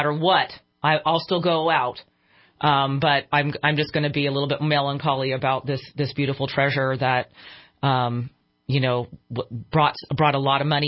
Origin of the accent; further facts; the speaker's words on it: Redding, California, United States; when I said I was from Reading, oh my gosh, how